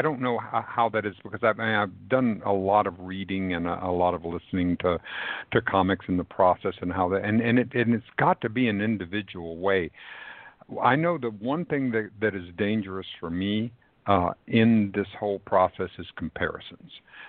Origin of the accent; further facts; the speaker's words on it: the South, United States; And I grew up in the Jim Crow South as a white, male, privileged human being.